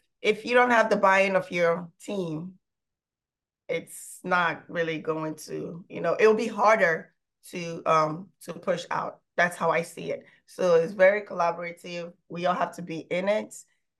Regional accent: Nigeria; I'm also from Nigeria. I grew up with such like diverse culture

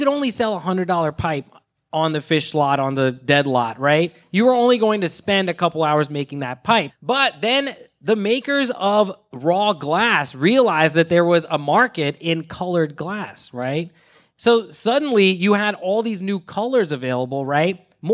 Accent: Philadelphia, Pennsylvania, United States; I mean, I'm from Philadelphia, so guys like Snick Barnes, and Marble Slinger and Jop, you know, these are like legends to me

